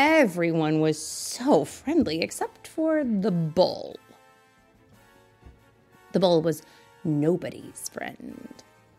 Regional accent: Kansas, United States; Mommy, I am from Kansas

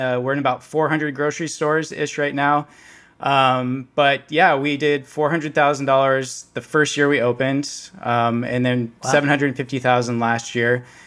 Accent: Oregon, United States; also born or lived in New York City; took a little bit of time to get away from New York City and back to Oregon, my hometown. And growing up in a small conservative farming community, I saw that a lot of things have changed in the environment.

